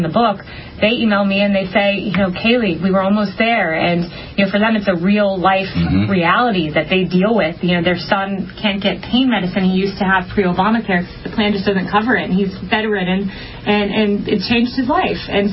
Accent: Florida, United States; I hear about it every time I go back to my home state of Florida.

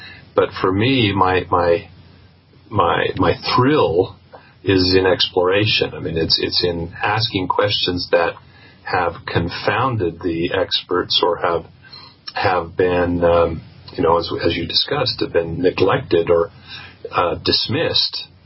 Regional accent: Pacific Northwest, United States; I grew up in the Pacific Northwest and certainly was familiar with the subject of Sasquatch

